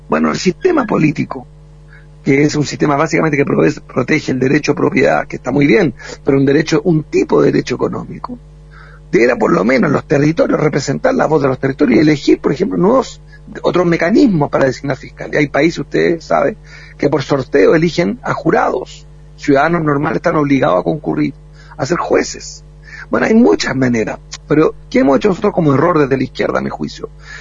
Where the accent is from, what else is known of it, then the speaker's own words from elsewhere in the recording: Chile; Por eso yo soy chileno y usted argentino.